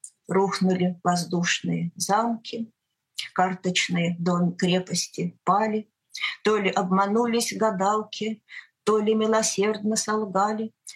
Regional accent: Moscow, Russia; Я москвичка, я родилась в Москве. И провела большую часть своей жизни в одной и той же квартире, в Измайлово.

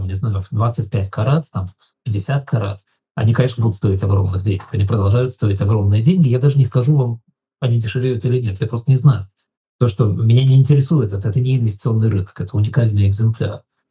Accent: Russia; now in United Kingdom; я как человек из России

